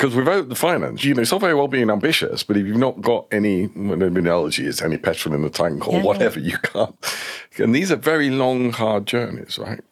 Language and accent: English; Manchester, North West England, United Kingdom; I love Manchester. I'm from Manchester, for God's sake.